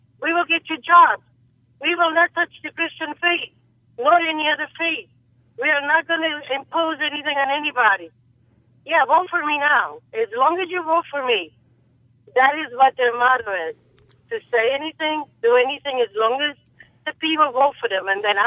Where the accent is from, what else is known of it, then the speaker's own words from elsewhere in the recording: Brooklyn, New York, United States; Hi, Dr. Brown. Thank you so much for taking my call. I'm from Brooklyn, actually.